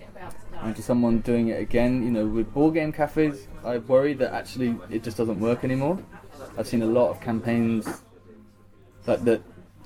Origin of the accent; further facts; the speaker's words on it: Cheltenham, South West England, United Kingdom; I grew up in Cheltenham, and I don't think it's right now. That's about 120,000 people.